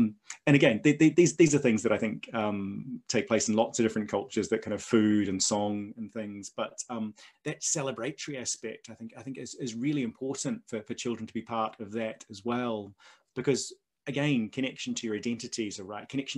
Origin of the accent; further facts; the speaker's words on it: New Zealand; moved away as an adult; now in Scotland, United Kingdom; And I'm from New Zealand, as people may pick up from my accent, which I still have even after 20 years of living in Scotland.